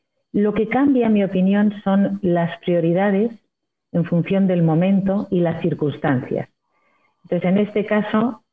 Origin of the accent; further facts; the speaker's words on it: Ceuta, Spain; also born or lived in Tangier, Morocco; now in Madrid, Spain; Yo nací en Tánger y después de Tánger mis padres se trasladaron a Ceuta. Viví allí varios años y posteriormente vine a Madrid, donde estuve estudiando farmacia en la Universidad Complutense de Madrid.